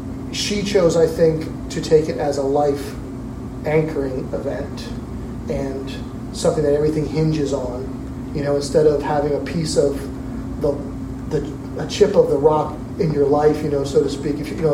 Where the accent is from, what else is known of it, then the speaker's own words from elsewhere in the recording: Tampa, Florida, United States; So I was born and raised in the Tampa, Florida area, middle to lower middle class, you know, rural family, hard working.